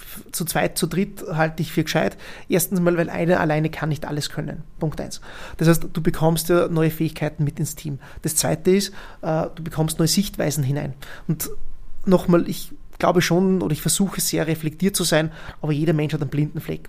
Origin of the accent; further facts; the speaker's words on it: Bad Ischl, Upper Austria, Austria; Denn in Bad Ischl, in meiner Heimatgemeinde, hat es da noch wenig bis gar nichts gegeben.